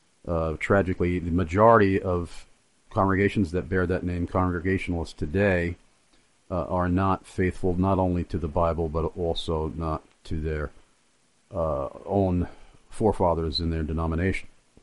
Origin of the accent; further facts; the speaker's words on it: New York, United States; to my Yankee ears, being a native New Yorker, some of the folks around here do sound like they're Southerners.